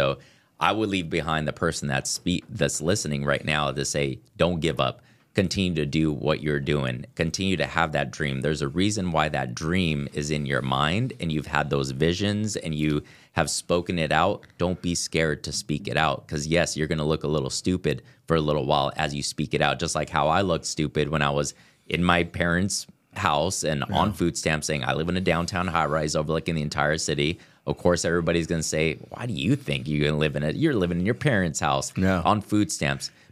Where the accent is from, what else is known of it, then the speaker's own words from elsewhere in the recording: San Jose, California, United States; Dang, over here in Silicon Valley, like, I guess we do have some stuff, but like being born and raised in San Jose